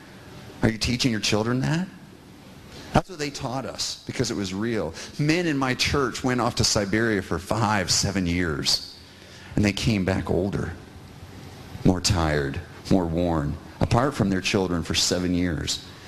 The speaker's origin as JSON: {"language": "English", "country": "Moldova", "said": "I'm from Moldova, and I was simply introducing myself."}